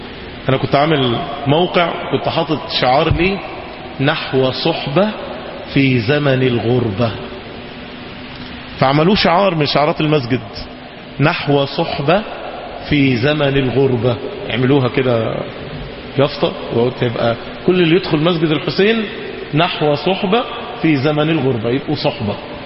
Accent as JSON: {"language": "Arabic", "country": "Egypt", "said": "أول ما عرف أن أنا مصري"}